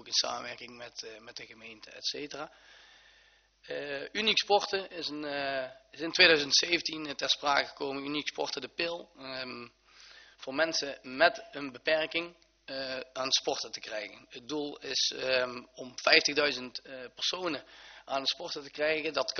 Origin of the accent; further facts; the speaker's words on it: Beekendonk, North Brabant, Netherlands; ik kom zelf uit Beekendonk.